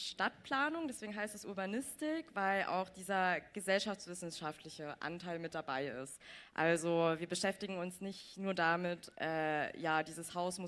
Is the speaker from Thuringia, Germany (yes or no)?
yes; Erfurt, Thuringia, Germany; born there; also born or lived in Jena / Weimar; Also ich wurde in Erfurt geboren, bin dann nach Jena gezogen, bin dann nach Weimar gezogen